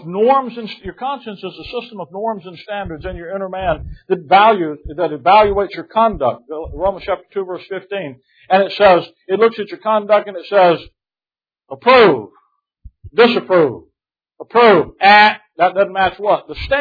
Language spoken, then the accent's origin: English; Gulf Coast, United States; I don't know what you catch out there. I'm from the Gulf Coast.